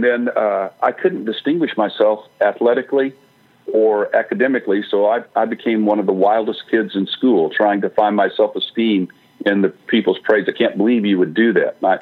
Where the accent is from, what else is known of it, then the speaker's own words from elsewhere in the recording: Fort Worth, Texas, United States; I was raised in Fort Worth, Texas.